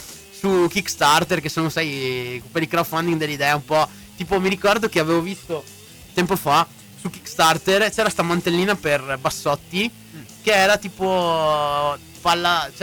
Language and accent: Italian; Rome, Lazio, Italy; Sono di Roma.